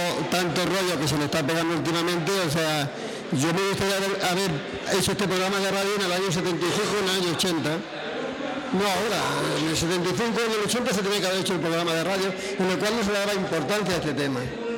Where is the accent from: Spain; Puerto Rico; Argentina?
Spain; Extremadura; now in Barcelona, Spain; Yo vine a Barcelona, y me dirigí a la gente y me hablaban en catalán, sin viniendo de la región de Extremadura.